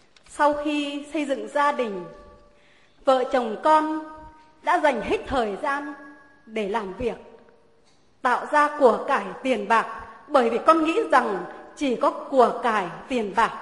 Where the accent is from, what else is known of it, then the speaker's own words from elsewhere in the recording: Nghệ An, Vietnam; now in Pleiku, Vietnam; Vợ chồng con sinh ra và lớn lên tại tỉnh Nghệ An, một miền quê mà chịu một cái nóng rất là khắc nghiệt mỗi khi mùa hè đến